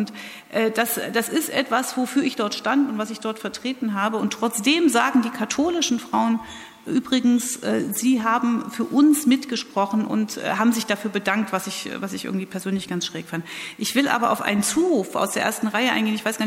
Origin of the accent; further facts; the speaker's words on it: eastern Germany, Germany; Und das sage ich jetzt als Ostdeutsche